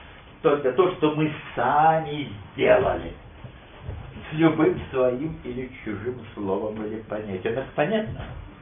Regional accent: Moscow, Russia; born there; moved away as an adult; я родился в Москве в 1929 году, уехал из того же города в 74-м в возрасте 45

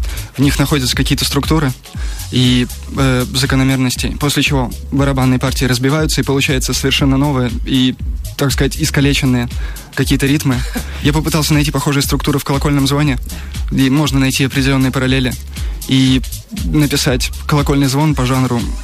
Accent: Veliky Novgorod, Novgorod Oblast, Russia; Да, я коренной новгородец.

